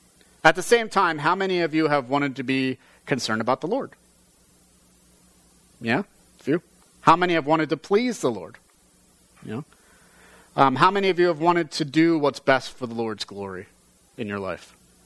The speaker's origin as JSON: {"language": "English", "region": "New Jersey", "country": "United States", "said": "Most know that I come from New Jersey. I don't want to hear any groans. It is there where my family resides."}